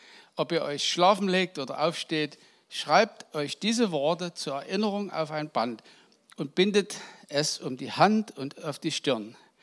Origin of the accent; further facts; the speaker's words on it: Penig, Saxony, Germany; now in Schmalkalden, Germany; dass ich eben aus Sachsen komme. Und das kann ich nicht verleugnen. Ja. Aus Penig. Ich bin aus Penig, ganz genau.